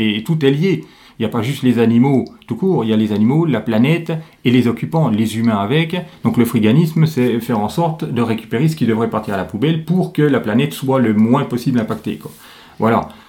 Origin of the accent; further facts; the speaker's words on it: France; chez nous, on a des chiens, enfin chez nous en France